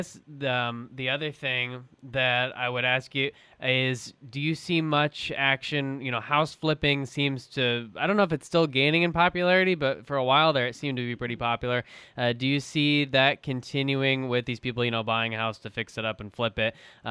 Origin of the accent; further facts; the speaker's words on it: Wichita, Kansas, United States; since I am from South Central Kansas, from Wichita area